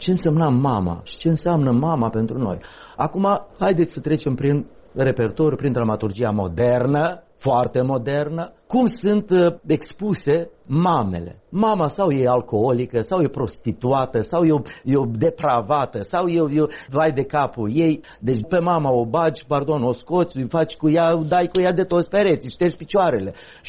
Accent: Romania; că noi suntem români, că noi suntem o națiune

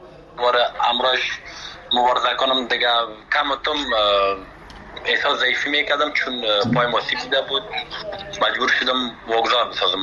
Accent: Afghanistan; من به خودم به یک جوان افغان که از افغانستان آمدم

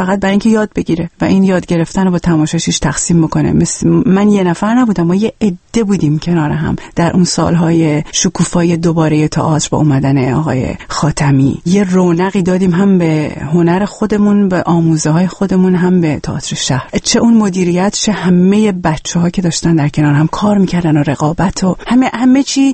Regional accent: Iran; moved away as an adult; سال اولی هم که از ایران اومدم بیرون

